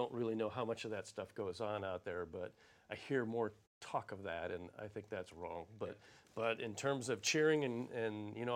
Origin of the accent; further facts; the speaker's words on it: Arizona, United States; And being that I'm from Arizona